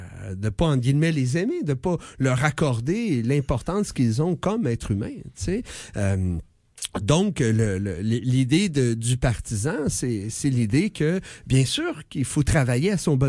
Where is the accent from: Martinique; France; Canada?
Canada; Quebec; born there; c'est parce que je suis né au Québec.